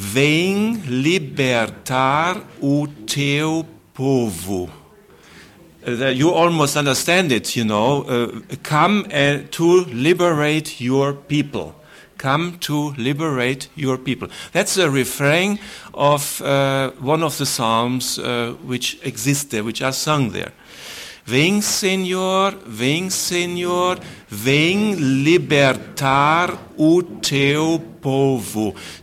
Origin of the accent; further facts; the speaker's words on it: Germany; also born or lived in Brazil; from Germany and Brazil